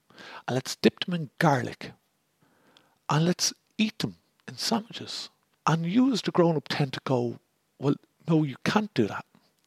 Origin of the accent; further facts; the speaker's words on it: Dublin, Leinster, Ireland; accent: Dublin; being that my accent is of Dublin and Ireland